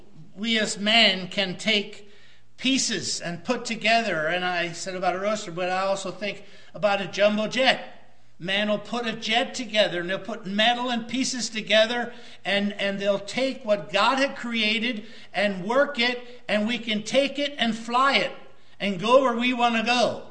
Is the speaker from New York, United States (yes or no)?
no; Pennsylvania, United States; pardon me, I'm from Pennsylvania